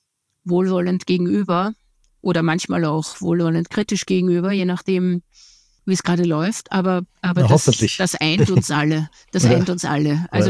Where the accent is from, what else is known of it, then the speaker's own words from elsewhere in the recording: Austria; moved away; ich lebe gerne auch woanders und sehe mich daher weiterhin eigentlich als Österreicherin, die derzeit im Ausland lebt, aber nicht auf Zeit, sondern auf unbestimmte Zeit und vielleicht auch auf immer.